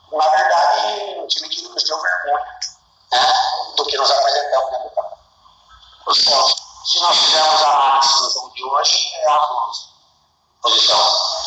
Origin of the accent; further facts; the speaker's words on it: Brazil; torcendo para o Flamengo, porque sou brasileiro